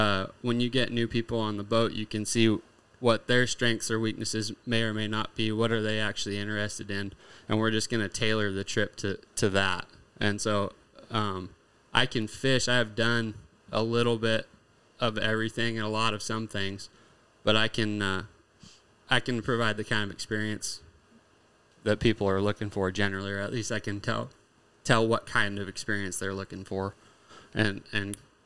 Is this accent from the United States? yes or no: yes; Idaho, United States; I'm from Idaho originally